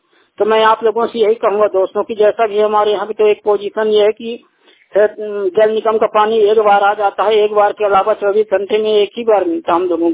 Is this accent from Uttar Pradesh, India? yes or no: yes; Raipura, Uttar Pradesh, India; मैं ग्राम रायपुरा जिला चित्रकूट का रहने वाला हूँ।